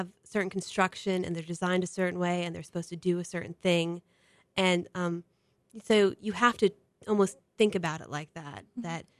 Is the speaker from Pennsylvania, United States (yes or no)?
yes; Williamsport, Pennsylvania, United States; I'm originally from Williamsport, Pennsylvania, which is middle of the state, and it's a pretty small town, and most of my family still lives there.